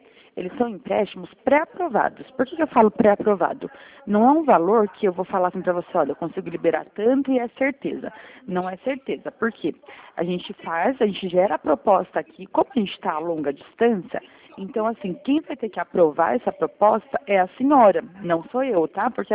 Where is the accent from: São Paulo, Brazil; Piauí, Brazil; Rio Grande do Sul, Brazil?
São Paulo, Brazil; São Roque; 53. Sou de São Roque, interior de São Paulo.